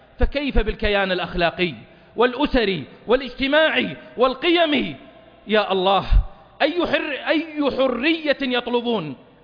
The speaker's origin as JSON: {"language": "Arabic", "country": "Saudi Arabia", "said": "بلادنا المملكة العربية السعودية"}